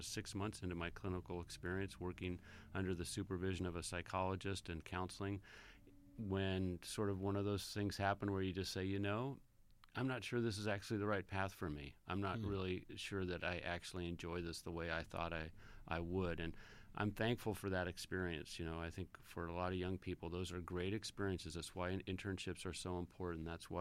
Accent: Alhambra, California, United States; Born and raised in Alhambra, California, which is one of the many, many cities in the L.A. area. It's just a couple cities to the east of Los Angeles, very close to the city of East Los Angeles, actually.

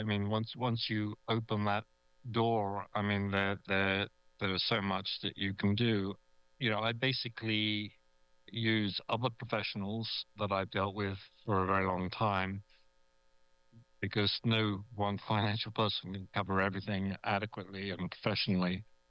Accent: United Kingdom; I'm also British.

